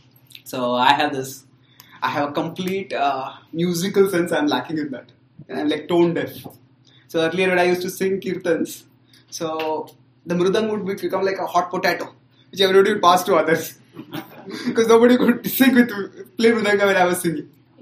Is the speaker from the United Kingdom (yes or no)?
no; India; I come from India, many Indians don't really care for English grammar and punctuation much.